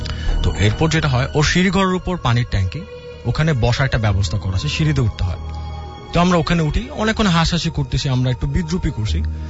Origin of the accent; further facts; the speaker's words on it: Dhaka, Dhaka Division, Bangladesh; High listeners … আমি আসি কাঁঠালবাগান থেকে।